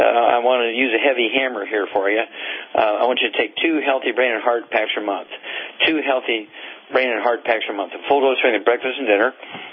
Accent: Missouri, United States; And Chuck, let's go to Missouri, my home state.

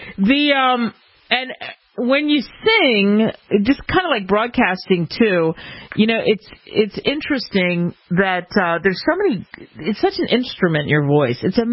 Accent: Queens, New York, United States; I grew up, when I was really young, I grew up in Queens.

